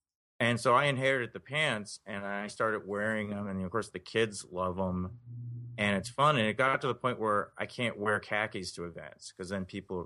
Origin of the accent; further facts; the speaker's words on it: Connecticut, United States; That's what the dads where I grew up in Connecticut did on the weekends.